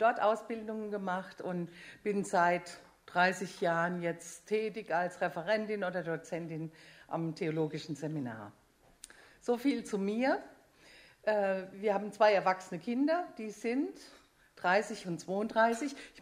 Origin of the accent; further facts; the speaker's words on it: Germany; also born or lived in Basel, Switzerland; Wie Sie hören, komme ich ursprünglich aus Deutschland. Wir hatten bis letzten September 26 Jahre in Basel gewohnt, mein Mann und ich und die Kinder.